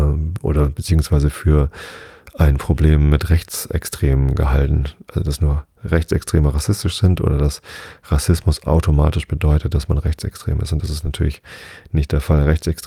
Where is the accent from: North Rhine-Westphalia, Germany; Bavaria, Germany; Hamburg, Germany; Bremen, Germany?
Hamburg, Germany; in meiner Heimatstadt Hamburg